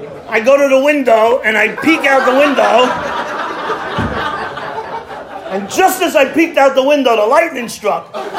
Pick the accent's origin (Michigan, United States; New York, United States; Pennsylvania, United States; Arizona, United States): New York, United States; Bronx; And I come from Little Italy in the Bronx, and so what that means is that people actually move from Italy and they come to my neighborhood or another similar neighborhood.